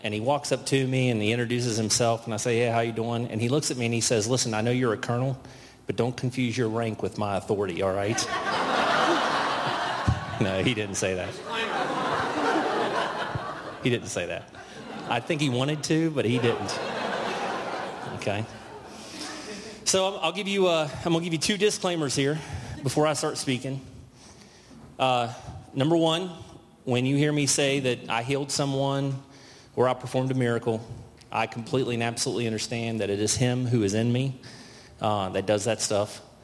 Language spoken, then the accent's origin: English; West Virginia, United States; I'm from West Virginia. My dad was a Appalachian Church of God evangelist.